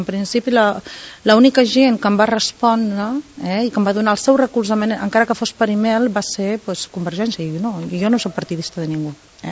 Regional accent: Catalonia, Spain; sóc catalana

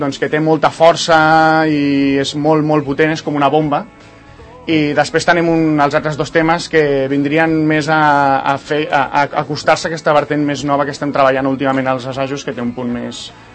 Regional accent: Sant Cugat del Vallès, Catalonia, Spain; aquí és com em diuen a Sant Cugat i com sóc d'aquí de tota la vida

